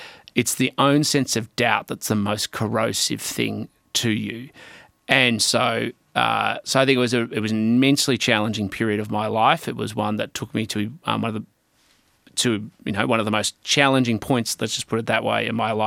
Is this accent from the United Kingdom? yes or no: no; Mornington Peninsula, Victoria, Australia; Well, I was a kid growing up on the Mornington Peninsula at the time, and it was probably a more closed community than it is now.